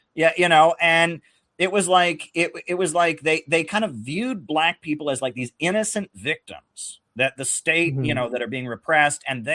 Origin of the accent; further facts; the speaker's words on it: Ohio, United States; I'm from Ohio.